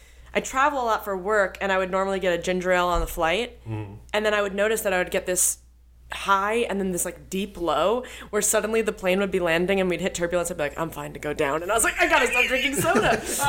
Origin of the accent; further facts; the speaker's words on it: Ossining, New York, United States; I grew up in Ossining, New York.